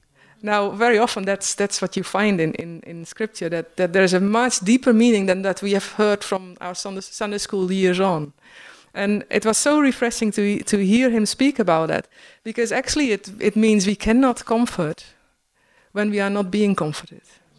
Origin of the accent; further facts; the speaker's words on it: Bible Belt, Netherlands; English is a second language; And I come from the Bible Belt in Holland, where there's a lot of Reformed churches. I grew up in a Reformed church.